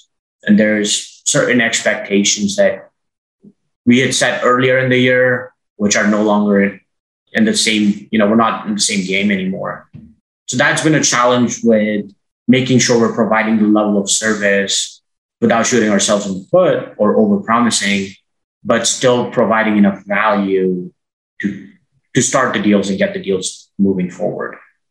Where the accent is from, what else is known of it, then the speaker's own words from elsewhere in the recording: India; I grew up in India where soccer, football is a bigger sport.